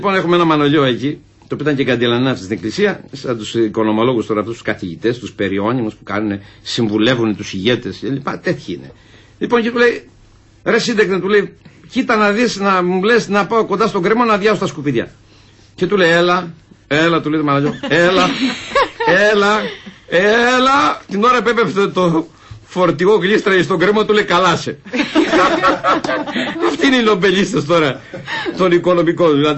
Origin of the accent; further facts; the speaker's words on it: Agios Nikolaos, Crete, Greece; Στον Άγιο Νικόλαο, λοιπόν, έχουμε ένα σημείο που παλιά